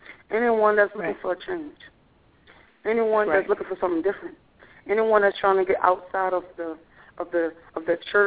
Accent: New Orleans, Louisiana, United States; I'm from New Orleans, so it was a different culture of music for the hip-hop concern of it.

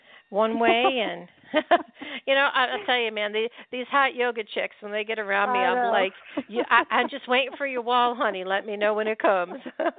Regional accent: Pennsylvania, United States; also born or lived in Scottsdale, Arizona; I grew up in Pennsylvania. I know well the summers and the seasons and the winters. And I miss them desperately. Even when I lived in Scottsdale, Arizona, I don't think I even owned a sweater or closed-toed shoes for years.

